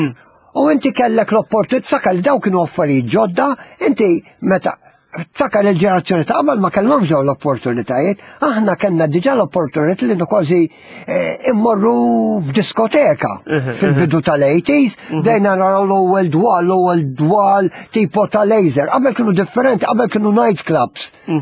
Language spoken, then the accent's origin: Maltese; Valletta, South Eastern Region, Malta; Imma ftakar jien mill-Belt.